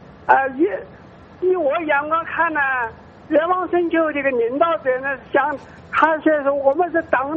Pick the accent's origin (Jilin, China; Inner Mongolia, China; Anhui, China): Anhui, China; 我是安徽的，啊，我是延丰村就是老定户，个人定户。